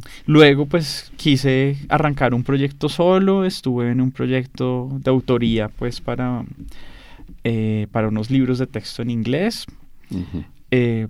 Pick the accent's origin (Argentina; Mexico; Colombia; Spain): Colombia; Bogotá; Sí, soy súper Rolo.